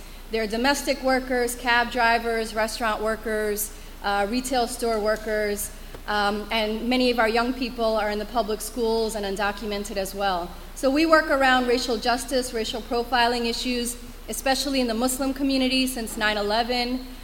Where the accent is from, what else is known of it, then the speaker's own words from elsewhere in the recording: New York, United States; I grew up in New York my whole life